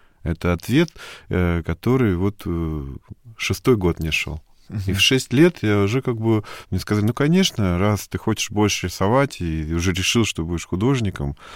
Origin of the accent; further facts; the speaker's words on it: Siberia, Russia; born there; now in Moscow, Russia; Я сибиряк по рождению. Я себя не воспринимаю в Москве сибиряком, конечно.